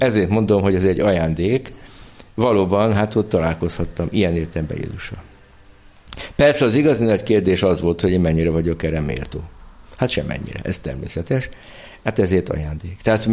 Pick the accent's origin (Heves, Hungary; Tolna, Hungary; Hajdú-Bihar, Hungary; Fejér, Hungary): Fejér, Hungary; Székesfehérvár; Meg gyerekkoromban is így nőttem fel. Hát Fehérváron, ami egy 60-70 ezer város volt, voltunk 15-16-an iskola hittára beiratva.